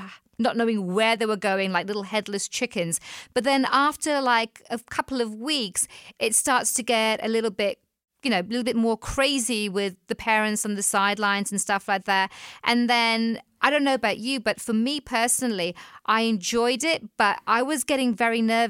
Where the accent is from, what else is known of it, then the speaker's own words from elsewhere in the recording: England, United Kingdom; now in United States; I'm from England